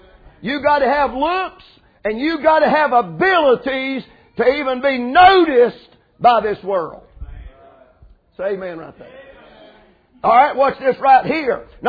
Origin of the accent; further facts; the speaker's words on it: Rogersville, Tennessee, United States; And they say, well, preacher, where are you from? I said, I'm Rogersville, Tennessee. And here comes the question. Where's that at?